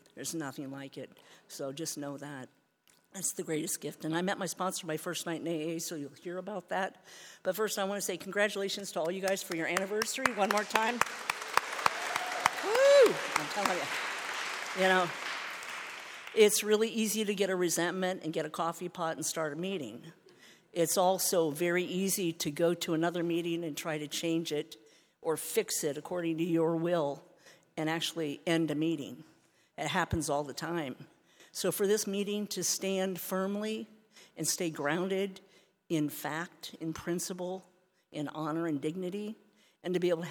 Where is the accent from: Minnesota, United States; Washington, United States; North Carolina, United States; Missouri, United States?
Washington, United States; Seattle; But so I was raised in Seattle, Washington